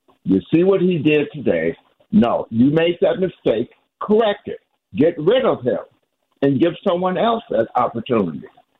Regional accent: Oak Park, Illinois, United States; Actually, you know, I'm from Oak Park, but mm-hmm. I'm not there right now.

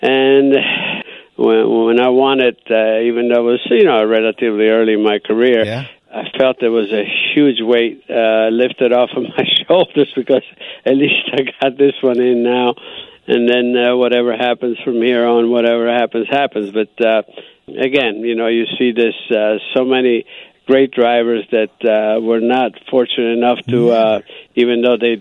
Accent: Italy; I was born and raised in Italy.

